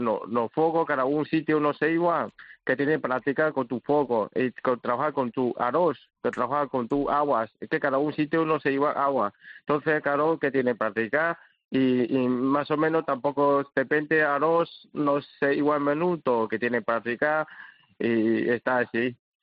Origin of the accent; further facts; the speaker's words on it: China; Spanish is a second language; El secreto, sí que verán, soy chino porque trabajamos muchos.